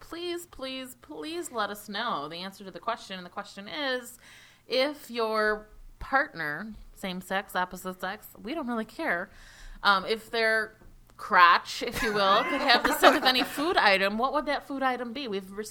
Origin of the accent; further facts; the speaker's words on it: Chicago, Illinois, United States; Well, we're from Chicago.